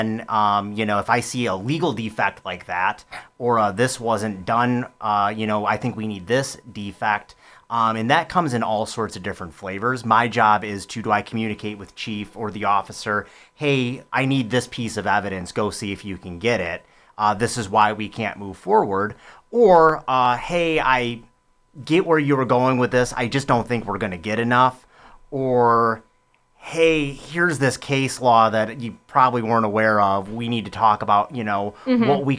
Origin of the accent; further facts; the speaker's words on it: Southfield, Michigan, United States; also born or lived in Milford, Michigan; I am from the Detroit area originally. Grew up in Southfield, Michigan, Milford, Michigan area.